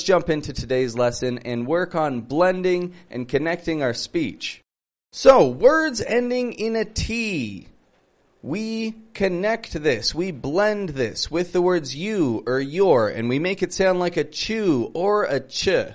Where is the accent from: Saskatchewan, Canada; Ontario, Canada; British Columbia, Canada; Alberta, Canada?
Ontario, Canada; Toronto; I'm from Toronto, from Canada